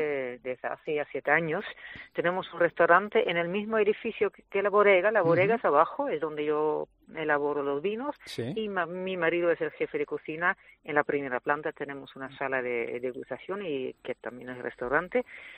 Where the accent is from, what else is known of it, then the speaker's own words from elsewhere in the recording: Netherlands; Spanish is a second language; now in Spain; Sí, soy holandesa.